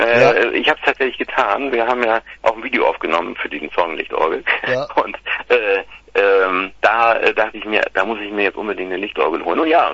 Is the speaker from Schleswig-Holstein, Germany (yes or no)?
yes; Hademarschen, Schleswig-Holstein, Germany; ich bin eigentlich Rendsburg Eckernförder, also daher, ich komme aus Hademarschen ursprünglich